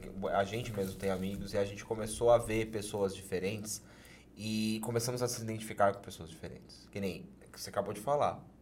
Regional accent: Bragança Paulista, São Paulo, Brazil; born there; Nasci em Bragança, mas fui registrado em Atibaia

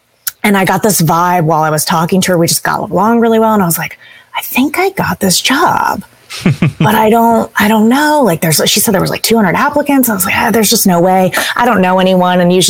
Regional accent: Delaware, United States; And after college, I moved home. I'm from Delaware

